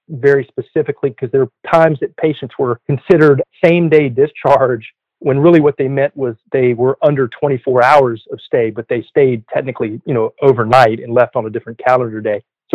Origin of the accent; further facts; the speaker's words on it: North Carolina, United States; My background, I'm originally from North Carolina, went to University of Chapel Hill for undergrad at med school, and then did my residency at the University of Pennsylvania in Philadelphia.